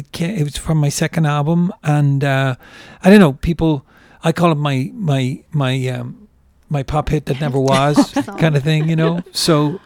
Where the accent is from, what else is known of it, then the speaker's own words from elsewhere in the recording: Ireland; moved away as an adult; now in New York, United States; I'm originally from Ireland, and when I moved to New York in the 90s and I started working with artists